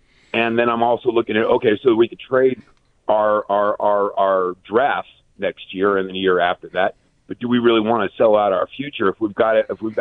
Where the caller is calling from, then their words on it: Utah, United States; So I'm calling in from Utah